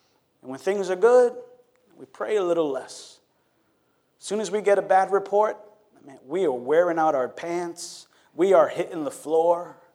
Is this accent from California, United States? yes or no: no; New York, United States; we're from New York, pastors trying to share the love of Jesus with people.